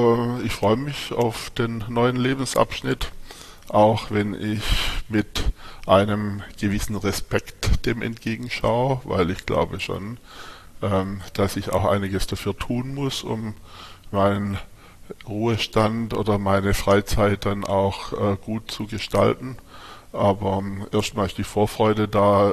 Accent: Herrenberg, Baden-Württemberg, Germany; born there; Ich bin in Herrenberg geboren, also Böblingen-Sindelfingen, Hecken und Schlehengäu, Industrie geprägt, Böblingen-Sindelfingen mit IBM, da habe ich auch meine erste Ausbildung gemacht

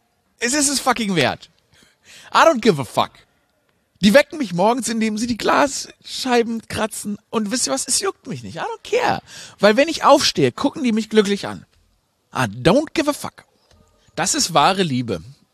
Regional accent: Stuttgart, Baden-Württemberg, Germany; Ich bin in Stuttgart aufgewachsen

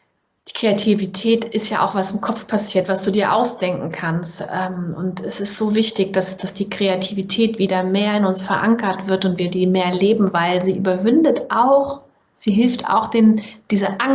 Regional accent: Germany; accent: German; Und stell dir vor, ich als Deutsche mit deutschem Akzent hätte dann das vermasselt.

